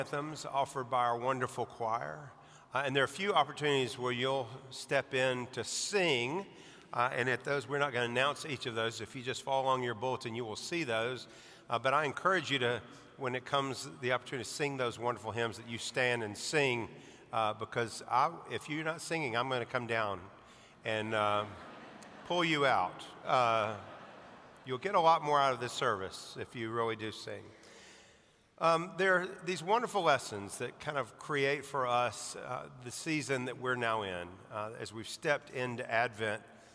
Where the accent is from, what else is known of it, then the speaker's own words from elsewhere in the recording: Alabama, United States; Reminds me about my days of growing up in Alabama.